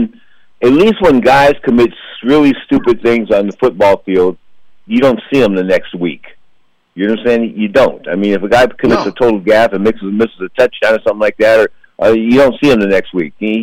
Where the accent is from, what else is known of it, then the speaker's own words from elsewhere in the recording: San Francisco, California, United States; I'm from San Francisco, but I want to talk about the project.